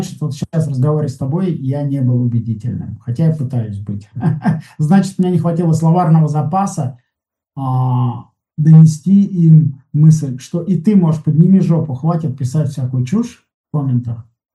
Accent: Siberia, Russia; Такой я есть, сибиряк.

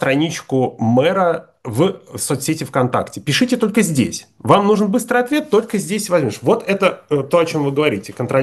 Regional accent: Vorkuta, Komi Republic, Russia; был в мой родной город Воркута

